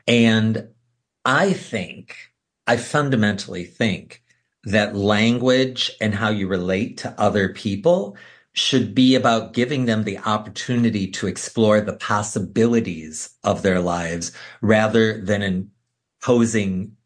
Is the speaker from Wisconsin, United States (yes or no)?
yes; Wisconsin, United States; I think about growing up in Wisconsin and having very little, I think the world had very little representation of the queer community